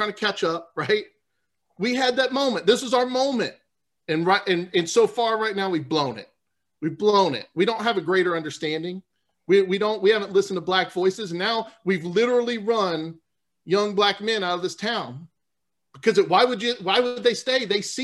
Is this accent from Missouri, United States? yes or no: no; New Orleans, Louisiana, United States; born there; I come from, you know, a white conservative family in the South. I was born in New Orleans